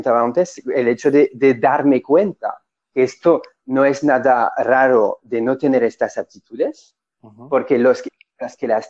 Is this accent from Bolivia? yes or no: no; France; Spanish is a second language; also born or lived in London; now in Spain; No, crecí en Francia.